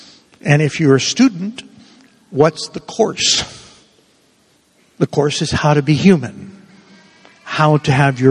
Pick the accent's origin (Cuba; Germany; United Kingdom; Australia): Cuba; now in United States; I love being an American. I love it. I'm originally from Cuba, but I love being an American.